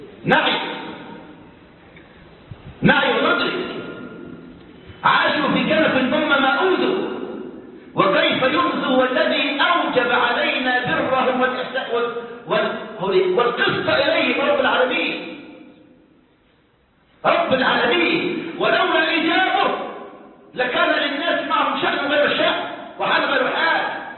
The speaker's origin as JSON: {"language": "Arabic", "country": "Egypt", "said": "بلدنا مصر"}